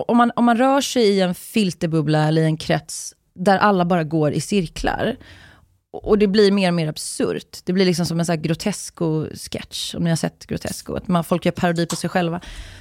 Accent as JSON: {"language": "Swedish", "town": "Uddevalla", "region": "Västra Götaland County", "country": "Sweden", "tie": "born or raised there", "said": "jag är ju uppvuxen i Uddevalla"}